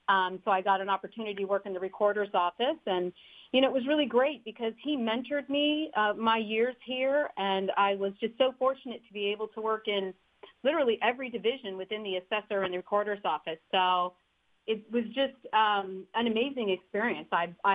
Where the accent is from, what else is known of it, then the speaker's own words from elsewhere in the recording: Novato, California, United States; Well, I live in Novato. I was actually born and raised in Novato. I was born at Hamilton Air Force Base. I'm actually a military brat.